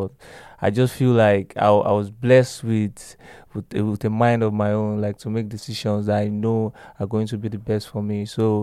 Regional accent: Port Harcourt, Rivers, Nigeria; we actually come from the same hood in Port Harcourt. It's called Ajib Estates. I was born and brought up in Route 4.

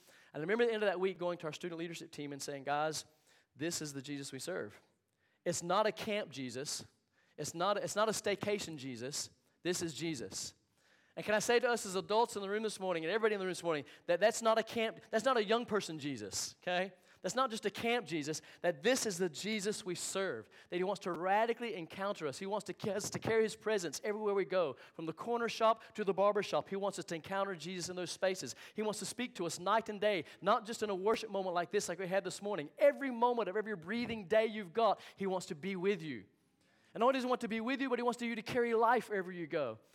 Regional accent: North Carolina, United States; born there; now in Houston, United States; I almost said North Carolina. That's where I'm born. I was born in North Carolina. Houston, Texas, One Life Church. We've been there the last 4 years.

